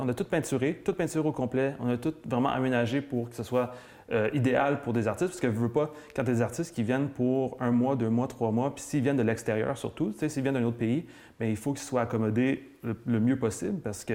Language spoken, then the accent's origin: French; Montreal, Quebec, Canada; born there; Moi, mes grands-parents viennent d'ici. Moi, je viens pas d'ici. Moi, je suis né à Montréal, mais mes grands-parents viennent de Chandler puis de Port-Daniel.